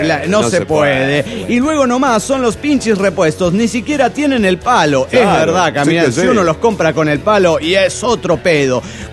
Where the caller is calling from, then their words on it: Managua, Nicaragua; de Managua, Nicaragua.